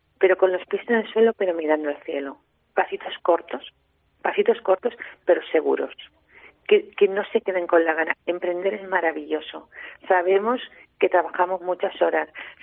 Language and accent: Spanish; Robledo, Castilla-La Mancha, Spain; Yo, que soy de Robledo, que es de la Sierra de Alcaraz, me encanta ver mi pueblo